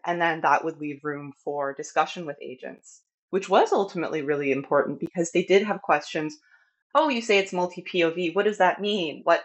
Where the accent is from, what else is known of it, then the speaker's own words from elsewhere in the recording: Toronto, Ontario, Canada; I'm from Toronto. I live in Toronto.